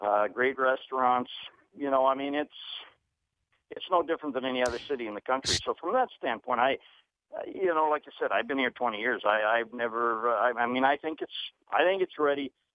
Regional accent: Saskatoon, Saskatchewan, Canada; now in Las Vegas, United States; I never dreamt in my life growing up in Saskatoon I'd end up in Vegas.

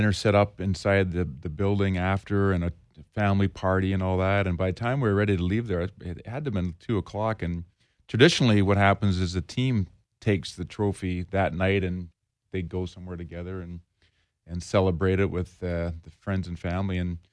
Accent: Edmonton, Alberta, Canada; for me, growing up in Edmonton and being able to play in Edmonton

